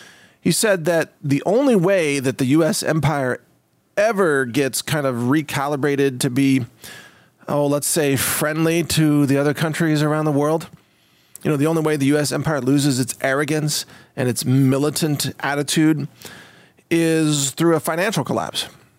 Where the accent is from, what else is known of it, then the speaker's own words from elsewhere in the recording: Midwest, United States; I grew up in the Midwest. I know exactly what it's like.